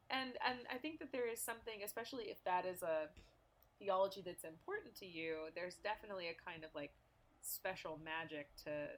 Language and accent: English; the South, United States; as a Southerner